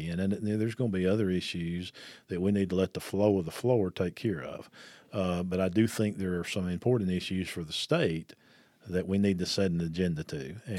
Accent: Fort Payne, Alabama, United States; and of course I'm from DeKalb County and Rangeville-Fort Payne area.

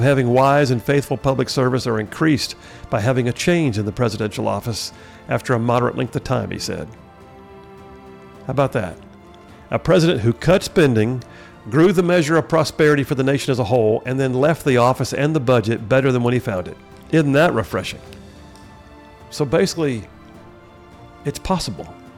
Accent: Alabama, United States; In my home state of Alabama, where I'm sitting right now

